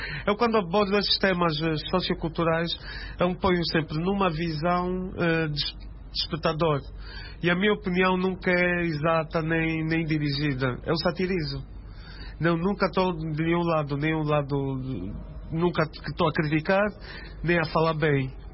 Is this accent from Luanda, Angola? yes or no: yes; Luanda, Angola; Eu cresci quase toda a minha vida, tirando uns anos aos outros que me afastei, mas cresci sempre na Baixa de Luanda e cresci com essa freneticidade da cidade